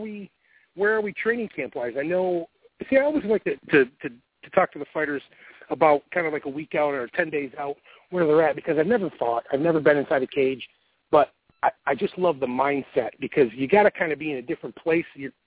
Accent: Buffalo, New York, United States; I'm from Buffalo, New York, so I know that, man. I moved out of the frozen tundra down here into the warmth.

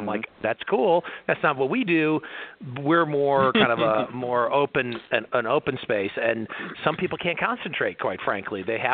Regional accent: Detroit, Michigan, United States; moved away as an adult; now in Los Angeles, United States; I'm originally from the Detroit area and I came

